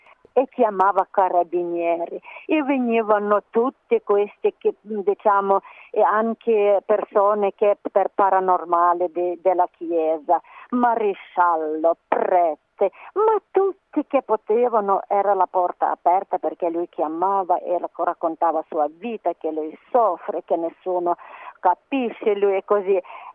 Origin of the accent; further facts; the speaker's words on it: Ukraine; Italian is a second language; now in Italy; perché parlo di Ucraina, di mio paese, non parlo di altri, Ucraina come la Toscana, aria asciutta, bella, tutto verde, tutto, anche ci sono montagne, Carpati, è veramente bel paese